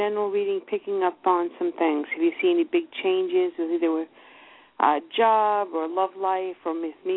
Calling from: New York, United States; Long Island.

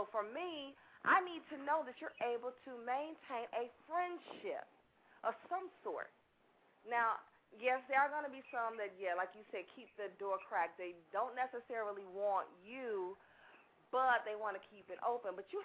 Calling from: Chicago, Illinois, United States; I'm calling from Chicago.

